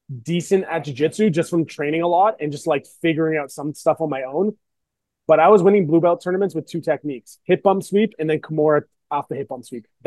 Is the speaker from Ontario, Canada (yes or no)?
yes; Toronto, Ontario, Canada; So born and raised in Toronto.